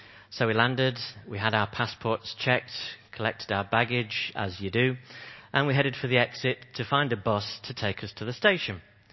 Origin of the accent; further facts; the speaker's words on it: Yorkshire and the Humber, United Kingdom; because I'm a Yorkshireman and I'd rather walk than pay for a taxi.